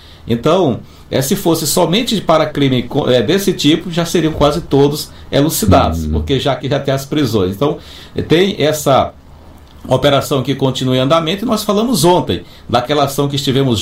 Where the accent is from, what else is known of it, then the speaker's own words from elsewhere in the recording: Bequimão, Maranhão, Brazil; lá na cidade de Pinheiro, que inclusive é na minha região, eu sou de Bequimão